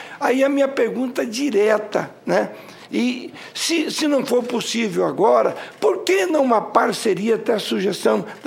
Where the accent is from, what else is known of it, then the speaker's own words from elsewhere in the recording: Mato Grosso do Sul, Brazil; eu sou do Mato Grosso do Sul